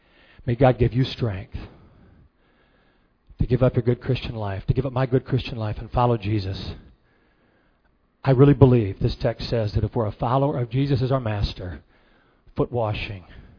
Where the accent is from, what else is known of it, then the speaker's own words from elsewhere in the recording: Detroit, Michigan, United States; Look, man, I'm from Detroit. You know 8 Mile.